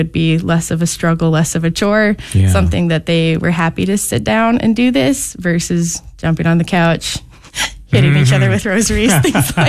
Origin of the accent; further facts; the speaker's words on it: Bible Belt, United States; as I was kind of in middle school and early high school, growing up in the Bible Belt, I was very challenged about Mary and about my Catholic faith